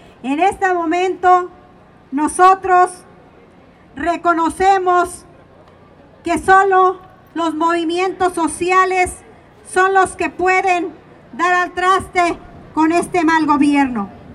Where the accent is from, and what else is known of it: Mexico